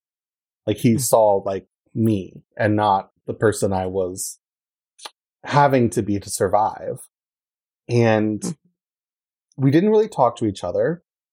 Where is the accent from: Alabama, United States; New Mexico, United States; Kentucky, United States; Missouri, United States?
Kentucky, United States; I'm from Kentucky, from, like, a small town.